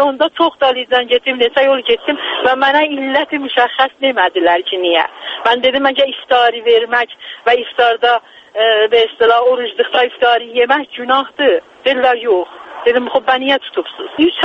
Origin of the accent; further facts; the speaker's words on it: Tabriz, East Azerbaijan, Iran; fəqat Təbrizliyəm.